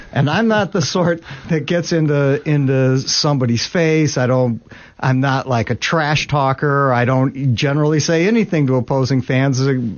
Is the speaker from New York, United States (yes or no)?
no; Ohio, United States; I grew up in Ohio. I was born in Ohio. I'm not insulted.